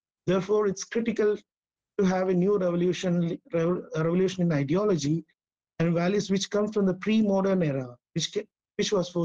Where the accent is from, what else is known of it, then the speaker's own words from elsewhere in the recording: India; As an Indian, since childhood, Russia was a nation, protected us not just once, but for dozens of times.